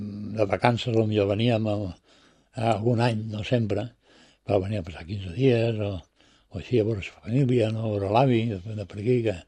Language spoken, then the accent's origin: Catalan; Balearic Islands, Spain; also born or lived in Madrid; Jo tota la meva vida s'ha desenvolupat aquí i totalment adaptat a la cultura de Balear, no? I menorquina en general, en particular.